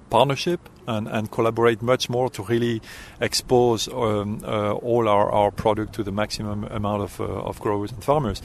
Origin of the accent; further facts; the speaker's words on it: Brittany, France; moved away as an adult; also born or lived in Mexico; now in United States; I'm originally from France. I grew up in France, western part, in Brittany. And I've been working in different places in the world, in France, Mexico, and the United States lately.